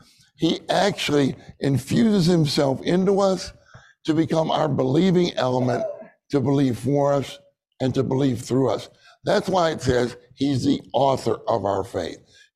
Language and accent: English; Pittsburgh, Pennsylvania, United States; Dick Taylor and I grew up in Pittsburgh together, you know, Pittsburgh area.